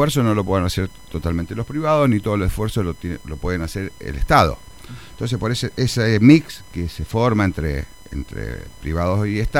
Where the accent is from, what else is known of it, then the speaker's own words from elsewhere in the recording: Los Berros, San Juan, Argentina; a pesar de que yo vengo de Los Berros